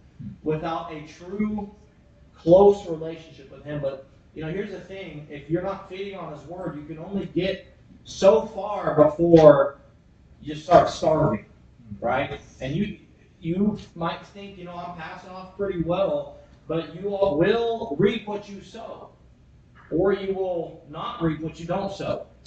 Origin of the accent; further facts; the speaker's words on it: Oklahoma City, Oklahoma, United States; But I was born in Oklahoma City, so I'm an Okie, amen. In fact, I was born in Baptist Hospital. I'm more expressive, so I am legit, okay? And but raised in church